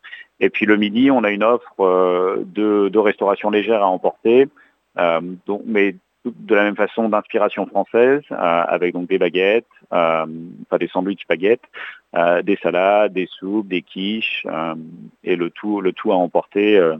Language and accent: French; Brittany, France; Donc, moi, je fais mes études à Rennes. Et en Bretagne, je suis breton moi-même, mais donc j'ai passé pas mal d'années à Rennes.